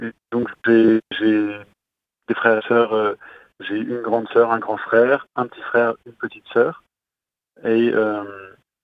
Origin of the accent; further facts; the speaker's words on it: Toulon, Provence-Alpes-Côte d'Azur, France; Et donc, je suis originaire de Toulon, d'une famille catholique de 5 enfants.